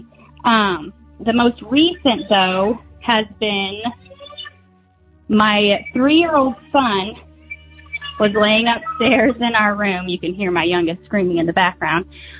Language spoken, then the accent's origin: English; Iowa, United States; I am from Iowa, and I'm hoping not to be interrupted by my two little ones.